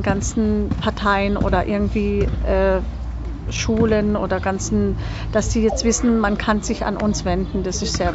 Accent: Freiburg, Baden-Württemberg, Germany; ich bin eigentlich eine Freiburger Poppele.

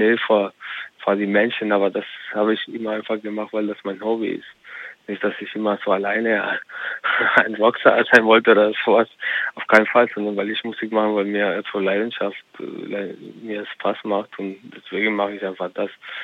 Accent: Andalusia, Spain; Und ich komme aus Spanien, komme nicht aus Amerika

